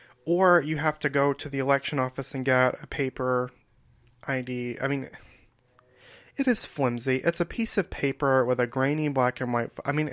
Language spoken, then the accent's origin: English; the South, United States; because I grew up in the South, and this happens in the South all the time.